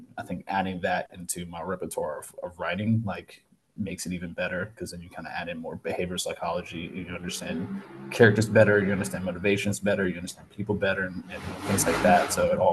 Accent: the South, United States; And I grew up in the South, so it wasn't really like internet wasn't really all that available.

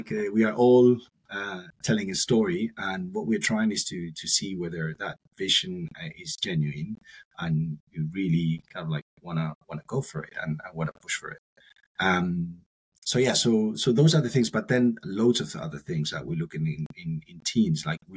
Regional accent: Spain; I'm from Spain.

